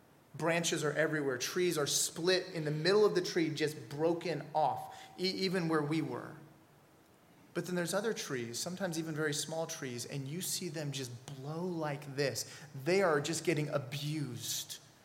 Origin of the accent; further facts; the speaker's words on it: California, United States; also born or lived in Spokane; now in Florida, United States; Now, I'm a Californian. I grew up in California, then lived in Spokane, Washington.